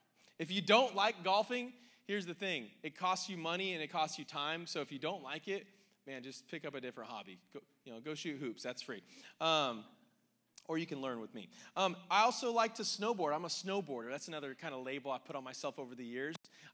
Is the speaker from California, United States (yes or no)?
yes; Bakersfield, California, United States; also born or lived in Las Vegas; now in San Luis Obispo, United States; My wife, Stacy, and I, we are from Bakersfield, California, originally. We moved here.